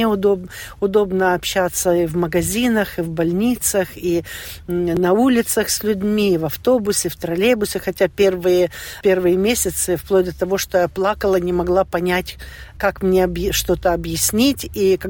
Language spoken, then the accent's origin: Russian; Kyiv, Ukraine; now in Australia; Мы переехали из Киева 12 марта. Приехали в Австралию, через Польшу летели